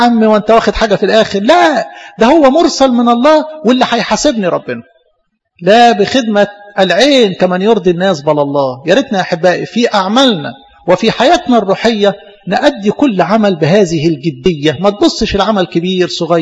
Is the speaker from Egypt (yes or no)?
yes; Egypt; بصراحة يعني بتنقصنا كمصريين أو كشرقيين للأسف عموما.